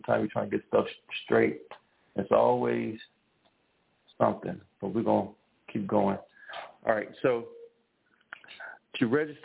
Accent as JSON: {"language": "English", "region": "Louisiana", "country": "United States", "said": "You know, a lot of cousins. We're from Louisiana"}